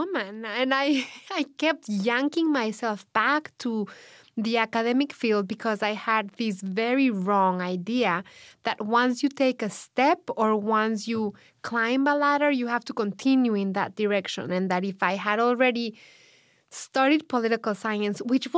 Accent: Mexico City, Mexico; I'm from Mexico City, and where you're from Mexico City, I guess it may be similar to people from New York

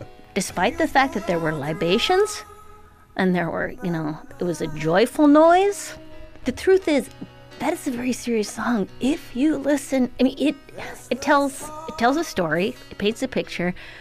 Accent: Duluth, Minnesota, United States; A trio from my hometown. They've had some people leave the band, but it's called … they live in Duluth.

